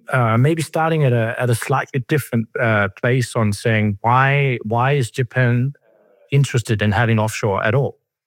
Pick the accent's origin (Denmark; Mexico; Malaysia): Denmark; So as you said, I'm from Denmark and I've got kids, three of them, not so small anymore, but they were smaller.